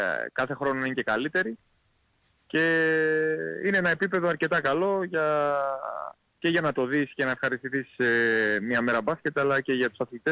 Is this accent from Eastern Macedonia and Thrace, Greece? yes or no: no; Kilkis, Central Macedonia, Greece; Επειδή ήμουν το πιο ψηλό παιδί στην πόλη μου στο Κιλκής